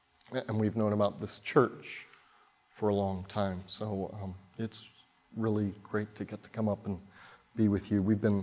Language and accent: English; Oklahoma, United States; I come from Oklahoma. We come from Oklahoma originally, my wife and I both. I grew up on sort of a small working cattle ranch there